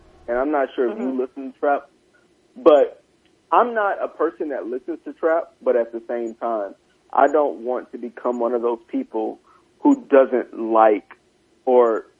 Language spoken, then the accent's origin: English; South Carolina, United States; I'm from South Carolina, so trap was in South Carolina long before it was anywhere else.